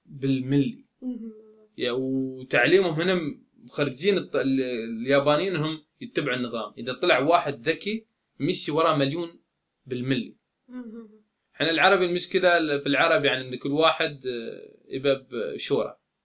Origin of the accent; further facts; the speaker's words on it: Dubai, United Arab Emirates; أول ما يسألوه أنت من وين، لما يقول من دبي أو من الإمارات